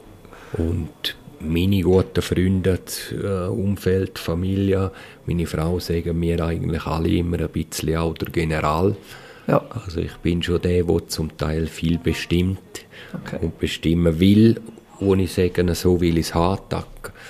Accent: Lenzerheide, Graubünden, Switzerland; ich bin hier aufgewachsen auf der Lenzerheide, bin ein Schweizer, ein Bündner, bin mit meinen Wurzeln auch über den Urgroßvater auch von Italien herkommend.

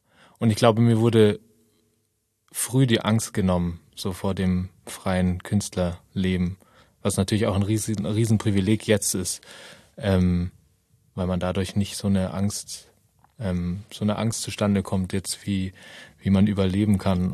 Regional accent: Munich, Bavaria, Germany; ich bin in München aufgewachsen.

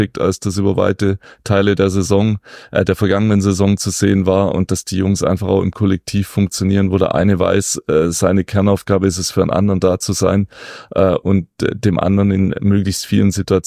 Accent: Lake Constance area, Germany; ich mal ein, zwei Tage in die Heimat fahren kann, ich komme aus der Nähe des Bodensees

